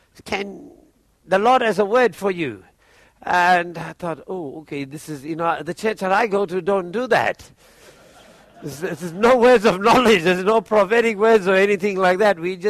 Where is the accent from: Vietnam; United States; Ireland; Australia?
Australia; See, I arrived in South Africa as an Aussie. I went there as an Australian, even though I have dual nationality.